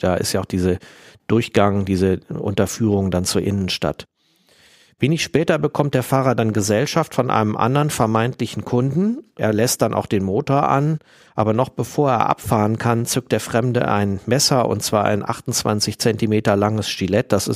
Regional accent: Northern Germany, Germany; now in Bonn, Germany; Ich stamme ursprünglich aus Norddeutschland und lebe und arbeite seit 2012 in Bonn.

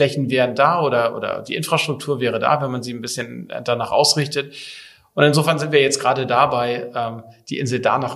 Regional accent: Kiel, Schleswig-Holstein, Germany; born there; Und ansonsten bin ich Kind der Ostsee, gebürtiger Kieler

